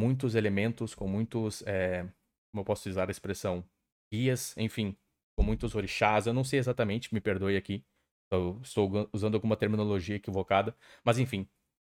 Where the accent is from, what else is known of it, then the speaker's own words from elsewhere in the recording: Brazil; E eu penso que, como brasileiro, todos nós